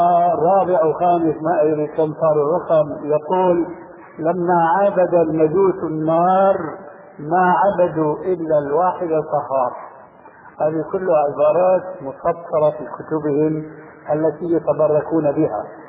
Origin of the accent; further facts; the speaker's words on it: Syria; عندنا في سوريا